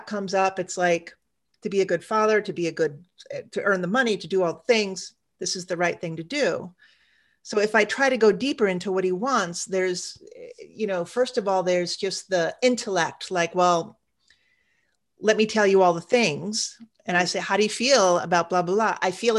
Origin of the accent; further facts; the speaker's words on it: United States; because as an American, it's very much like, well, what do you want to do?